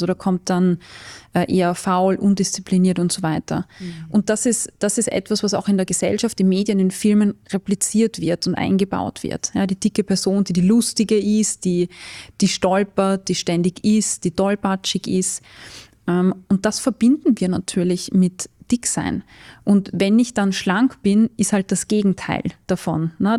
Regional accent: Salzburg, Austria; Ich bin in Salzburg aufgewachsen, da ist immer so eine sehr starke Ballsaison gewesen.

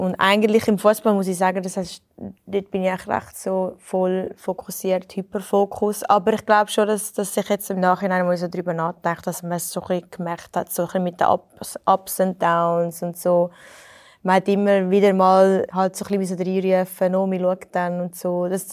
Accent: Switzerland; aber ich bin eine Schweizerin und rede nicht über Geld.

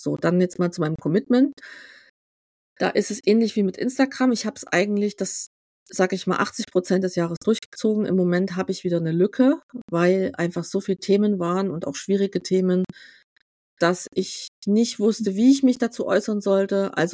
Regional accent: East Germany, Germany; die wir noch viel zu wenig nutzen als Ostdeutsche.

